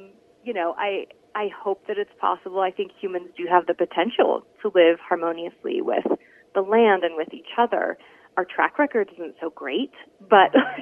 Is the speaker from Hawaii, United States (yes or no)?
no; Oregon, United States; And in growing up in Oregon in the 80s, you know, I was exposed to just more of that natural living lifestyle, alternative communities.